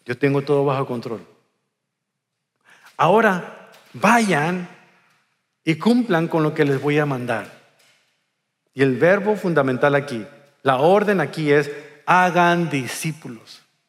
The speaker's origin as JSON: {"language": "Spanish", "country": "Mexico", "said": "De seguro era de mi tierra, porque solamente en México, en mi tierra, desayunamos pescado en la mañana"}